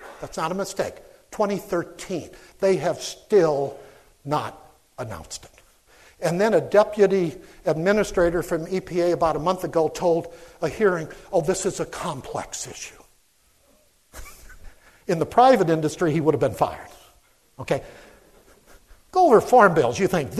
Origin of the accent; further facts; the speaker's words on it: Illinois, United States; And I'm from Southern Illinois, by the way, okay?